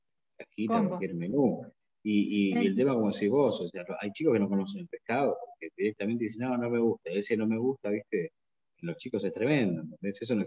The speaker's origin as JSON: {"language": "Spanish", "country": "Argentina", "said": "más siendo nosotros argentinos, ¿no?"}